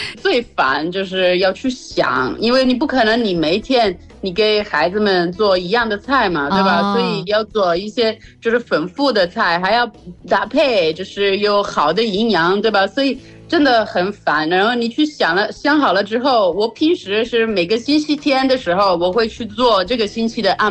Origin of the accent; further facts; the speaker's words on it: Italy; Chinese is a second language; 其实就是我作为一个意大利人，我觉得就是在意大利